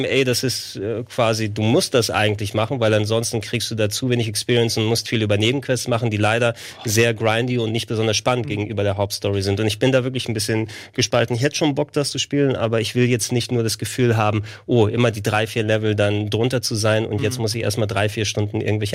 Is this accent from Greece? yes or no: yes; Greece; German is a second language; dass ich einfach von der Mitte Griechenlands 7,5 Kilometer zu mir als nordischer Berggrieche brauche